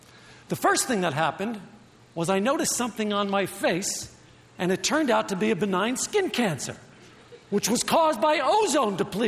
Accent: Brooklyn, New York, United States; Let me give you some background. I grew up in Brooklyn. Of all the wonders and pleasures that exist in nature, none of them could be found in Brooklyn.

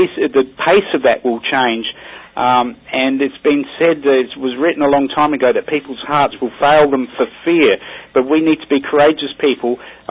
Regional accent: New Zealand; born there; also born or lived in Australia; Well, I was born in New Zealand and lived in Australia.

